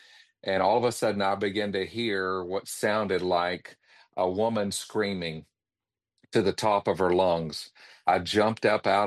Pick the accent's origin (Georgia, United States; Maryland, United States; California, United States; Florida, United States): Florida, United States; Panama City Beach; also born or lived in Oklahoma / Texas; And so I was born in Oklahoma, grew up as an evangelist kid, and we lived in Florida from when I was about 10 years old on. And this is the land of my father, Panama City Beach, Florida